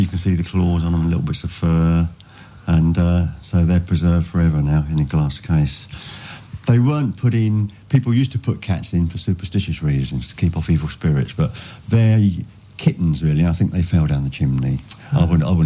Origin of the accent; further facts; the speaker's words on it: Dunstable, East of England, United Kingdom; born there; now in Toddington, United Kingdom; I lived in Dunstable, and I was born in Dunstable. And their family went go back in Dunstable to 1766, so I've traced the family history back in Dunstable.